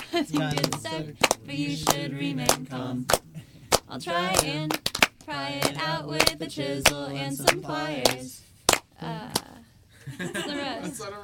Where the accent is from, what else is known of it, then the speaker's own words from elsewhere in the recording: Santa Barbara, California, United States; we're from Santa Barbara, California, and we've been on tour for a little over a week